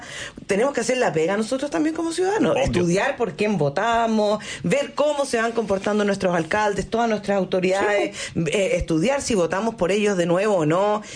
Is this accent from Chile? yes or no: yes; Chile; Somos los chilenos.